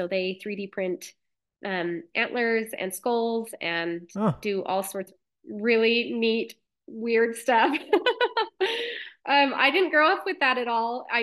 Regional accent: Logan, Utah, United States; So Logan is my hometown and it still has my heart. I love Cache Valley so much.

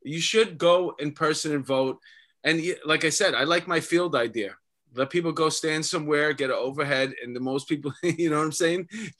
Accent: Astoria, New York, United States; I grew up with him in Astoria.

